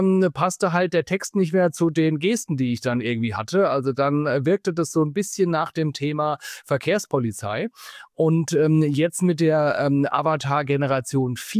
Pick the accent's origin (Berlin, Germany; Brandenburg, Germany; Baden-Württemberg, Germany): Berlin, Germany; Also ich habe den Tagesspiegel als Berliner beispielsweise abonniert